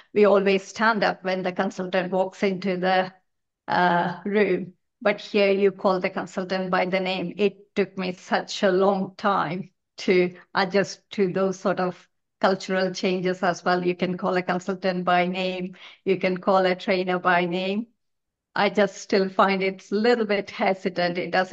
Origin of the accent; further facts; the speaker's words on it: India; now in United Kingdom; growing up in India, extended family is very, very important. I grew up with so many cousins, so many uncles and aunts